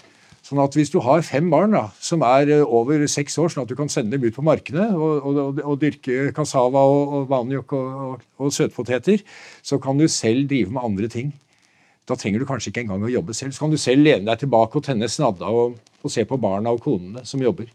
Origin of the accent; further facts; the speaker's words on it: Nøtterøy, Vestfold, Norway; Så min far var fra Tromsø, og jeg vokste selv opp på Nøtterøy, så for meg er det kysten som er Norge